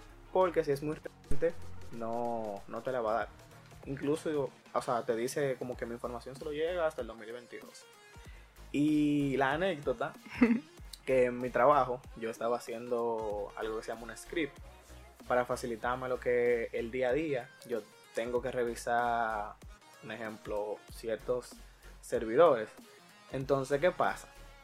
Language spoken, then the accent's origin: Spanish; Dominican Republic; como buen dominicano, un palo